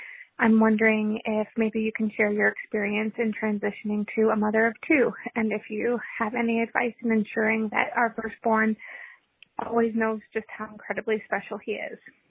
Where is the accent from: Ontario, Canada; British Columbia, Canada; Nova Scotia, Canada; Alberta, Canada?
Ontario, Canada; Niagara Falls; I'm from Niagara Falls, Canada.